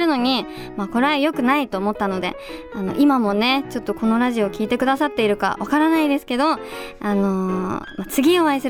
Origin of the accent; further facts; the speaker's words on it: Sano, Tochigi, Japan; now in Tokyo, Japan; 私は、栃木県佐野市出身なのでよく実家に帰ったり佐野から東京に戻ってきたりするんですけど